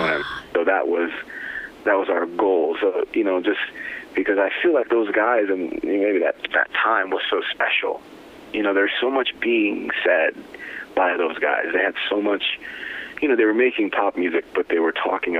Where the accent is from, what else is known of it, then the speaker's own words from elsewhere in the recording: Connecticut, United States; also born or lived in Nigeria; Yeah, grew up in Connecticut. And here we are